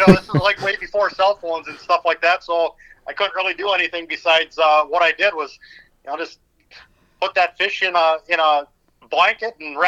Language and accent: English; Sauk Rapids, Minnesota, United States; I grew up in Sauk Rapids, Minnesota. It's a smaller town right next to St. Cloud, just separated by the Mississippi River. So I grew up right along the shores of the Mississippi.